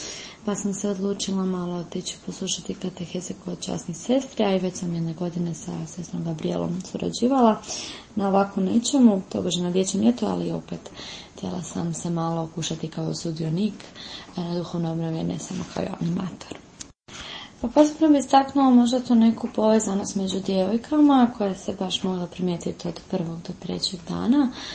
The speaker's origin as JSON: {"language": "Croatian", "town": "Zagreb", "region": "City of Zagreb", "country": "Croatia", "said": "imam 18 godina, dolazim iz Zagreba, iz župe Svetog Ivana Apostola i Evanđelista Utrine."}